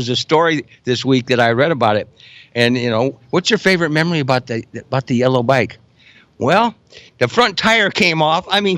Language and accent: English; Midwest, United States; my friends here to the left, we're all from the Midwest, from the University of Nebraska and that region